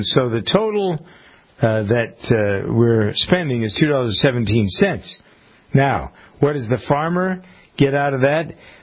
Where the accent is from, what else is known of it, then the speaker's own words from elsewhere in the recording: United States; I am an American farmer. I've been around cows all my life.